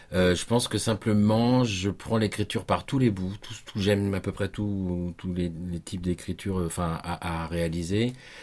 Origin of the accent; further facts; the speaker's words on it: Tours, Centre-Val de Loire, France; je viens de Tours puisque je suis né à l'hôpital Velpeau, c'est pas une blague, c'est vrai. Donc après quelques allers-retours dans la capitale et des choses comme ça, je me suis réétabli à Tours.